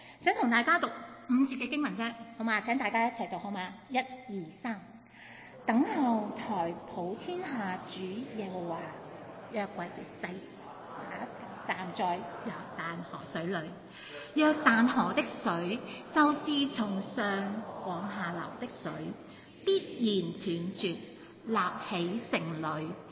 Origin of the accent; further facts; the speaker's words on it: Hong Kong; 我想到油价高企，对我们香港人来说十岁了，是不是？